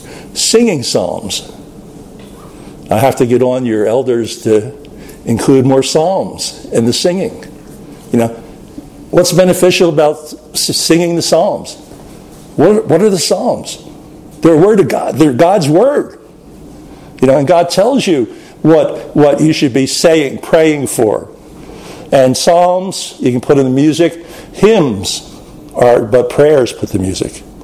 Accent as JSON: {"language": "English", "town": "Philadelphia", "region": "Pennsylvania", "country": "United States", "said": "Come on, who are you kidding? I'm from Philly."}